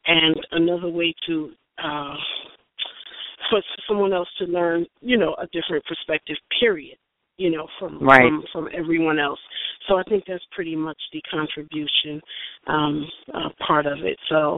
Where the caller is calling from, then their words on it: New Jersey, United States; calling from Jersey.